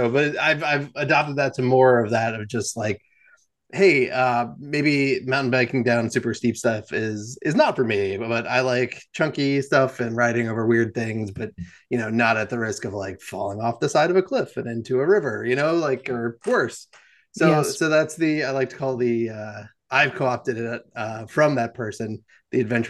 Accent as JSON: {"language": "English", "region": "New Jersey", "country": "United States", "said": "as previously discussed, I'm from New Jersey."}